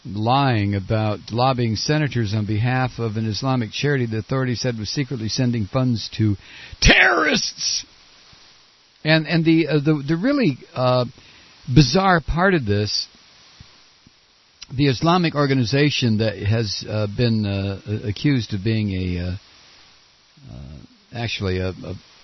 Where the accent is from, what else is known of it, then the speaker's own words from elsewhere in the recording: Midwest, United States; I guess it's because I grew up in the Midwest, where I used to walk 2 miles to school and back every day through 9 feet of snow